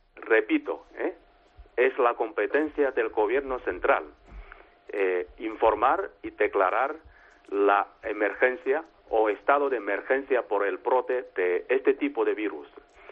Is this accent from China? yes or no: yes; China; Spanish is a second language; como individuos, como ciudadanos chinos, hemos expresado nuestro profundo pésame